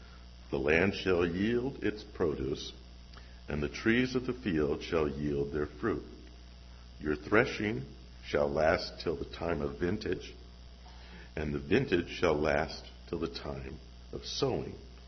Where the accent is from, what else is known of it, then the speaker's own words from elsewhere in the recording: California, United States; I grew up in Southern California, and January through March is the rainy season, which is just about ending right now.